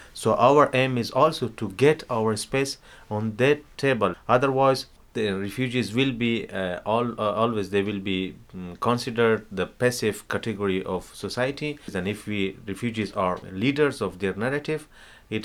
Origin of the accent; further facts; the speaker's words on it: Afghanistan; English is a second language; now in Rome, Italy; I'm a refugee from Afghanistan, based in Italy, in Rome. I'm living there since 2007.